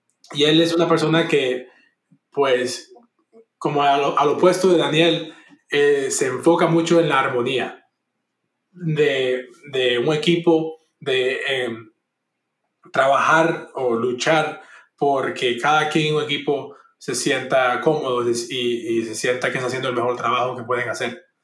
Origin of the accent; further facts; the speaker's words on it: Cuba; born there; Pero en Cuba, yo nací en Cuba y en Cuba es diferente.